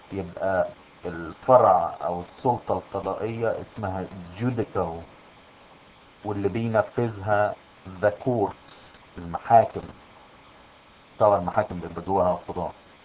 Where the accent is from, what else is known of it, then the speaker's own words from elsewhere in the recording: Egypt; الكونجرس اللي هو زي البرلمان عندنا في مصر